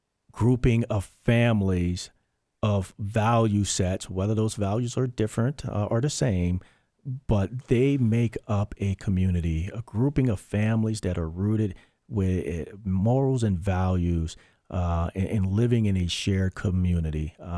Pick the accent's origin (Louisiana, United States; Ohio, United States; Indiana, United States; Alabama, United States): Louisiana, United States; born there; I was born in Louisiana.